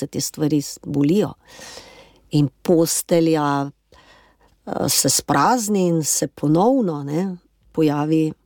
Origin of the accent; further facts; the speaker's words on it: Pivka, Littoral–Inner Carniola, Slovenia; born there; Pa v Pivki smo bile, torej v mojem rojstnem kraju